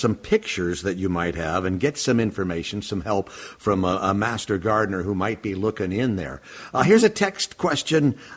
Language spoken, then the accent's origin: English; Minneapolis, Minnesota, United States; I grew up in South Minneapolis